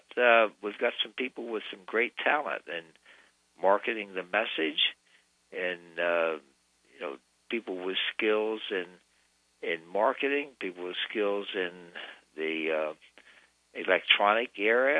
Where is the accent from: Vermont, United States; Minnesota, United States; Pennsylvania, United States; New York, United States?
Pennsylvania, United States; And Pennsylvania here, my home state, I'm proud to say